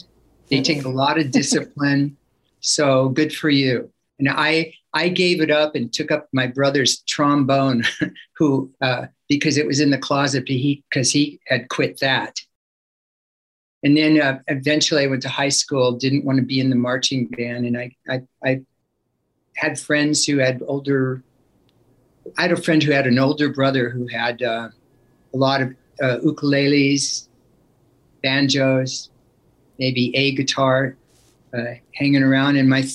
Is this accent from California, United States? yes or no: yes; Oakland, California, United States; born there; Well, I was born in Oakland, and then we lived there and in that area until I was about 5 years old.